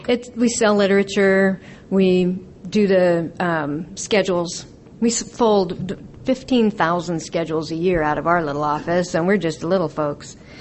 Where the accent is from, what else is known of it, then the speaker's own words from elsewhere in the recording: Spokane, Washington, United States; now in Valley Forge, United States; And I'm from Spokane. Well, I live in Valley Forge, Washington, a little bitty place outside Spokane, Washington, where the central office is located.